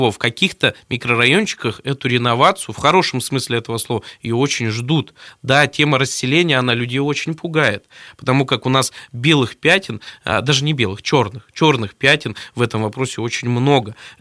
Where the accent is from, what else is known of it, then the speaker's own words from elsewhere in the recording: Novosibirsk, Novosibirsk Oblast, Russia; also born or lived in Kuzbass; Но я вообще родился, вырос в Новосибирске. Но после университета я переехал в Кузбасс и долгие 9 лет там прожил. Из-за болезни родителей, в первую очередь, вернулся в родной Новосибирск.